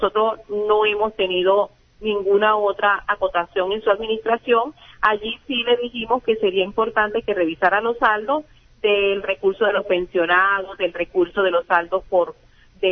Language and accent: Spanish; Colombia; un gran derecho que tenemos como colombianos, el derecho de defendernos